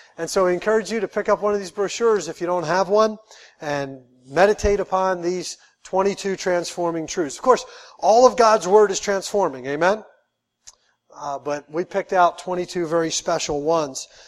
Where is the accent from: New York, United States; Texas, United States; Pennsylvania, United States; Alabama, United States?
Pennsylvania, United States; Philadelphia; When I was a kid, I grew up in Philadelphia, kind of a tough area.